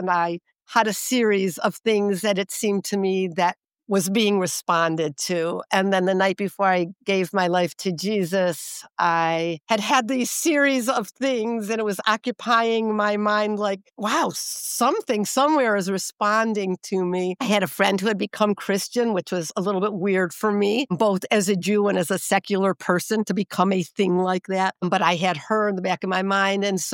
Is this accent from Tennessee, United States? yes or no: no; Skokie, Illinois, United States; So I grew up in Skokie, which I think is the largest sanctuary city for Holocaust victims. So I grew up Jewish.